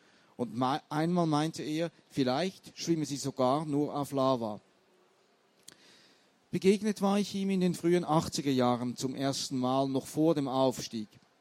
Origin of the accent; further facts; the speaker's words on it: Switzerland; wobei man als Schweizer nie ganz sicher ist, ob das vielleicht damit zu tun hat, dass die Leute einfach finden, ja, das ist so ein bisschen drollige Verzierung, die mit diesem Dialekt, ja.